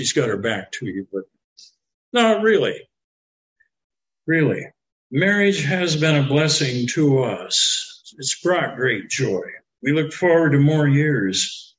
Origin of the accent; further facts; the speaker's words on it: Astoria, South Dakota, United States; I'm from Astoria, South Dakota. I think it may have peaked at about 300. And that might have included the count of a couple dogs. I mean, it was a very small town.